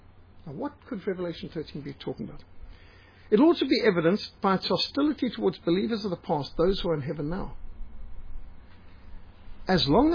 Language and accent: English; Zimbabwe; now in South Africa; I have been astounded to see that South Africans, when I came to South Africa from Rhodesia, 1977, I was astounded.